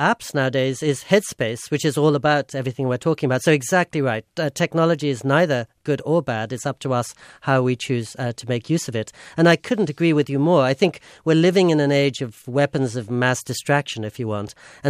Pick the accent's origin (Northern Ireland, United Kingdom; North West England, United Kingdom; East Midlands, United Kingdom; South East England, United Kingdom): South East England, United Kingdom; Oxford; For me, growing up in Oxford made me want to flee to California as quickly as possible.